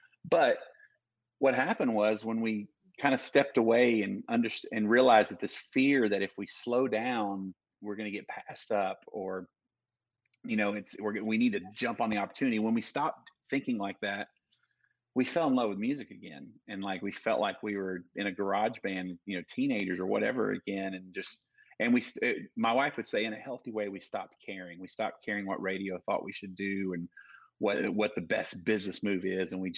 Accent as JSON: {"language": "English", "town": "Dallas", "region": "Texas", "country": "United States", "tie": "born or raised there", "said": "but I grew up in Dallas"}